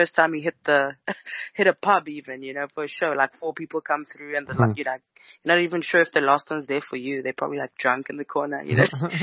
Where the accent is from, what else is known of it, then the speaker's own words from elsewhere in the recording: Eswatini; also born or lived in South Africa; I'm from Eswatini.